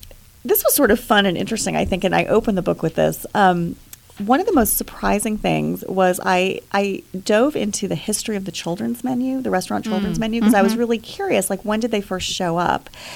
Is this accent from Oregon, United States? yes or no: no; Tucson, Arizona, United States; I grew up in Tucson, Arizona, and I think, you know, reflective of the culture there, there was actually a lot of their attempt at kind of Mexican food